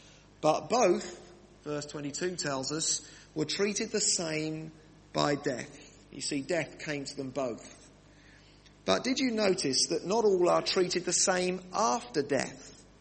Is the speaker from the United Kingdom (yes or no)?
yes; United Kingdom; It's a bit like us Brits who think we're Christians because we're British.